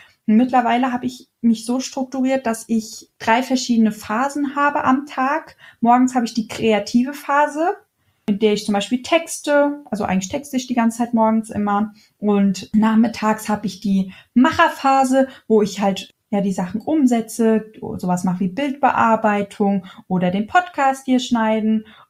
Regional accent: Hesse, Germany; Zumindest sagt man das bei uns in Hessen so.

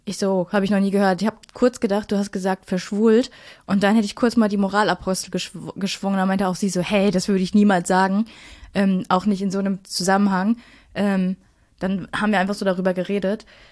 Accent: Duisburg, North Rhine-Westphalia, Germany; Ich bin in Duisburg groß geworden

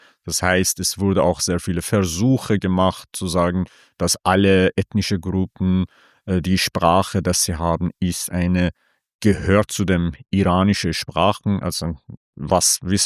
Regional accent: Iran; Ich komme selber aus dem Osten von Iran, also weit entfernt von dem kurdischen Bereich, Ostgrenzen. Und wir gehören auch zu Kurden, also Kurmanji-Kurden.

